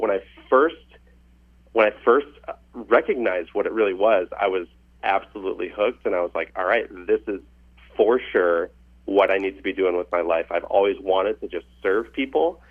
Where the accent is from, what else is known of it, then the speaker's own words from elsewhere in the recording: Michigan, United States; I grew up in Michigan, so Midwestern, just like you guys in Indiana there.